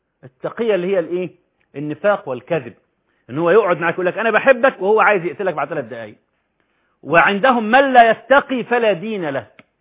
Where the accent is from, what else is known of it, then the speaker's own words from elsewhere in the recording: Cairo, Cairo Governorate, Egypt; عندنا في القاهرة في المرج، وعندنا في عزبة النخل